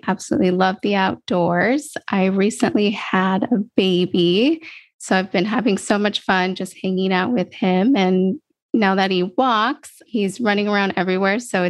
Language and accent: English; San Diego, California, United States; I'm a San Diego native. I was born and raised in San Diego. My family's in San Diego.